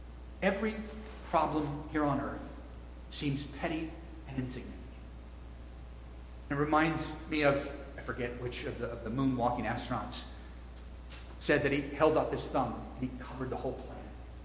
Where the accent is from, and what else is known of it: California, United States; now in Northern Virginia, United States